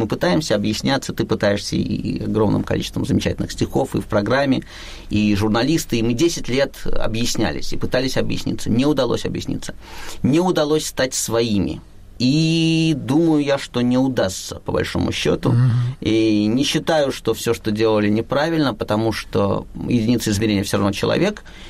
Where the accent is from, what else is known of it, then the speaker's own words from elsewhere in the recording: Moscow, Russia; Я-то чистопрудный.